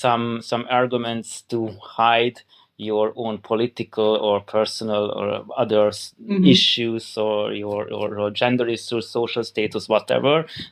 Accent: Hungary; English is a second language; But I'm from Hungary, so a bit complicated. I studied law in Budapest and in Munich

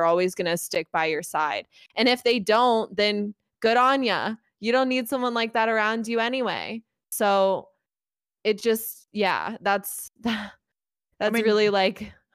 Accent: Midwest, United States; you know, I grew up in the Midwest. I'm not used to this. I don't feel safe.

